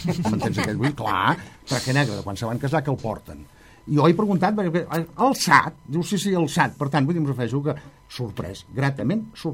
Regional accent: Reus, Catalonia, Spain; Però penseu que jo sóc de Reus. I Reus és una ciutat amb una vida d'entitats i d'iniciatives brutal.

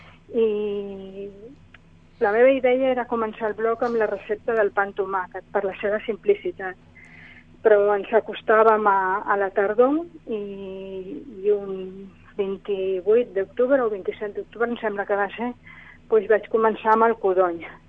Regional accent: Barcelona, Catalonia, Spain; Soc de Barcelona, i vaig néixer a Barcelona.

